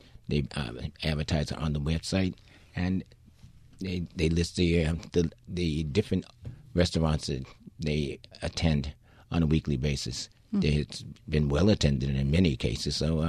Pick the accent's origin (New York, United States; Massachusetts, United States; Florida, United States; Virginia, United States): Massachusetts, United States; Boston; So, you know, as a young adult, I grew up in the Boston area and experienced it